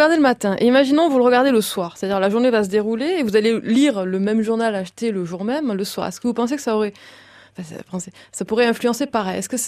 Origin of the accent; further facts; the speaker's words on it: Occitanie, France; now in Paris, France; moi je viens des Cévennes.